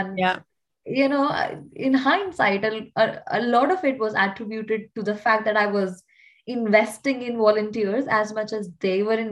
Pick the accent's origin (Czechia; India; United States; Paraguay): India; So I guess like most people would have figured it out by now that I'm not from the UK. I'm from India